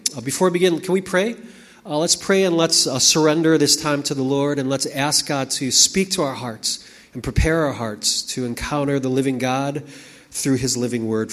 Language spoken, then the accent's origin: English; Chicago, Illinois, United States; now in Philippines; Well, you know, I grew up in Chicago, and in Chicago we have four distinct seasons.